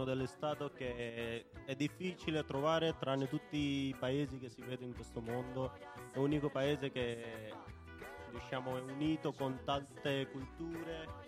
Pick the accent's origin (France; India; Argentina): India; Italian is a second language; now in Italy; vengo dall'India, è quasi da 2 anni che io sono in Italia. Praticamente prima studiavo a Perugia, all'Università per Stranieri